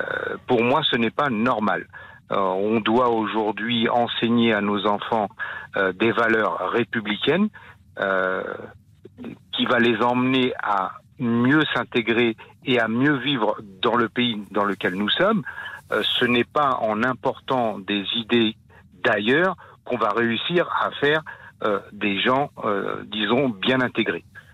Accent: France; je suis né en France, donc j'ai étudié depuis la maternelle ici.

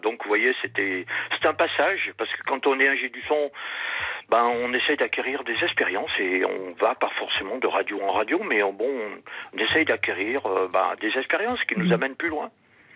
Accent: Réunion, France; je suis né en France, mais j'ai vécu 20 ans à La Réunion.

